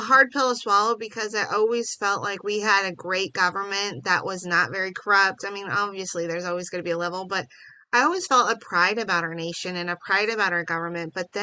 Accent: Cornville, United States; Oh, yeah. I grew up in Cornville.

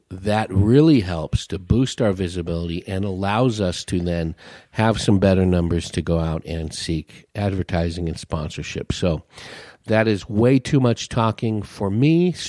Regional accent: California, United States; I grew up in California. They were kind of that California rock.

